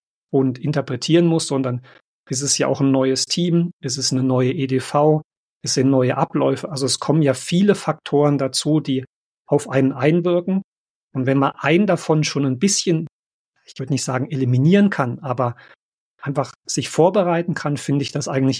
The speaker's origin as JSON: {"language": "German", "country": "Germany", "lives_now": "Switzerland", "said": "als Deutscher in der Schweiz"}